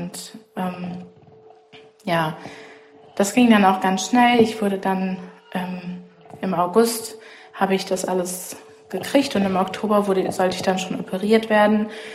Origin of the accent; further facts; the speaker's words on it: Hüllhorst, North Rhine-Westphalia, Germany; ich bin 18 Jahre, ich komme aus der Gemeinde Hüllhorst